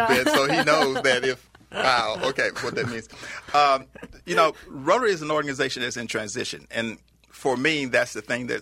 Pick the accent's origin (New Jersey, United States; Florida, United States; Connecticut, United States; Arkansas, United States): Arkansas, United States; Edmondson; I'm from a little town in Arkansas. It's Edmundson, Arkansas. Population now about 415.